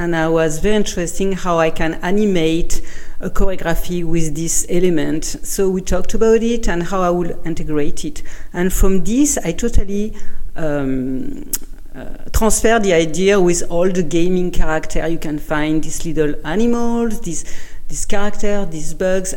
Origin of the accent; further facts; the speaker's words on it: France; accent: French; My French accent.